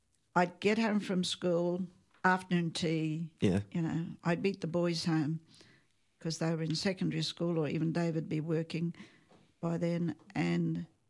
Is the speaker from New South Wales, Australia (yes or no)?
no; Townsville, Queensland, Australia; also born or lived in Brisbane; I was born in Townsville, and I grew up most of the time. We had 3 years when we were in Brisbane.